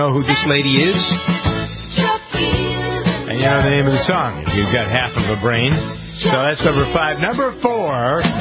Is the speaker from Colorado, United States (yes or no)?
no; Boston, Massachusetts, United States; I come from Boston, Massachusetts.